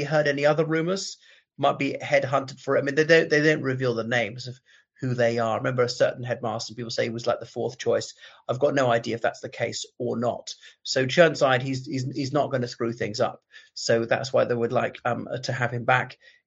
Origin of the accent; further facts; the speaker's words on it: Ireland; everybody … from Ireland, thanks for coming back to my channel